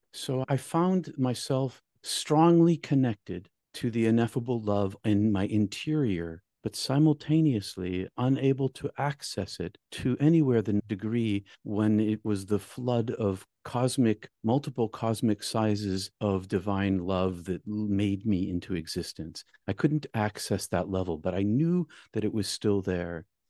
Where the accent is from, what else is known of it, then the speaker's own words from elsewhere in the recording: New England, United States; and I'm from New England, so, and Henry David Thoreau and Ralph Waldo Emerson and Emily Dickinson, they're all like in my neighborhood.